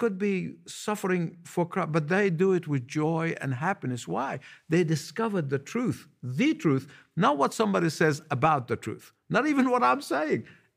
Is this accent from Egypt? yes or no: yes; Egypt; whether it be in India or my hometown, the country of Egypt, or anywhere in the Middle East